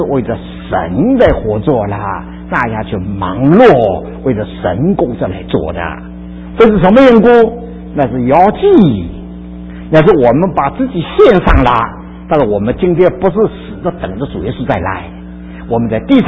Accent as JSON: {"language": "Chinese", "region": "Shanghai", "country": "China", "said": "我们上海人叫牛皮糖的，拉不断的啦，拉不断的啦"}